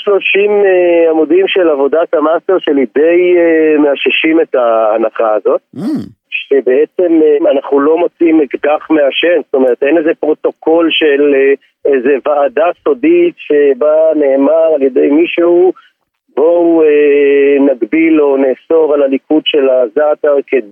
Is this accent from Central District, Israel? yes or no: no; Kfar Masaryk, Northern District, Israel; now in Harish, Israel; אני גר כרגע בחריש, אני מאזור קרקור כבר כמה שנים טובות, במקור אני מקיבוץ כפר מסריק